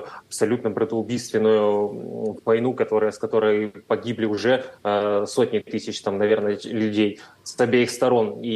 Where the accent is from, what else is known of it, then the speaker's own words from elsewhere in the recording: Khabarovsk, Khabarovsk Krai, Russia; гражданин я России, но, конечно, я хабаровчанин, дальневосточник.